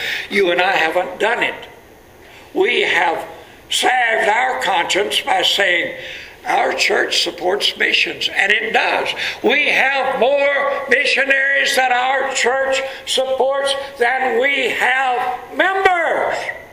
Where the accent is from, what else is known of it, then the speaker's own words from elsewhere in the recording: United States; born there; I was born here in the United States of America, a place where there's a church that teaches about Christ on every corner, a place where Bibles are free.